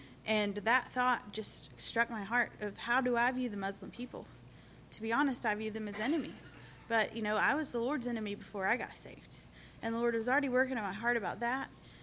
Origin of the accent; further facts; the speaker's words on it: Southern US, United States; I know I'm from the South, and it gets hot where we are.